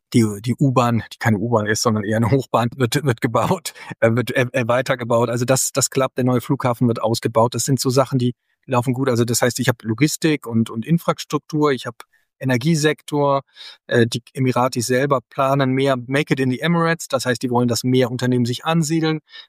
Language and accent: German; Germany; Und wir als Deutsche sind halt schnell dann auch die Zulieferer